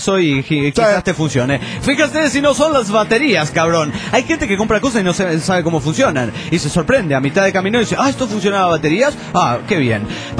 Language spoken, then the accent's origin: Spanish; Mexico City, Mexico; now in Monterrey, Mexico; del DF mexicano.